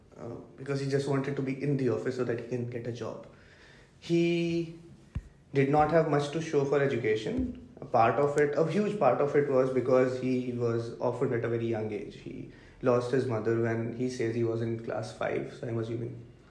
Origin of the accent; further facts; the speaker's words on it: Aligarh, Uttar Pradesh, India; So I'm from North Indian state. I'm from India, from a state in North India called Uttar Pradesh, and a western Uttar Pradesh town called Aligarh, which is famous for the Aligarh Muslim University, which started there around 1878.